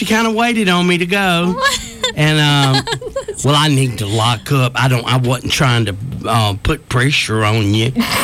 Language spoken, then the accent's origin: English; Alabama, United States; I said, "We're from Alabama."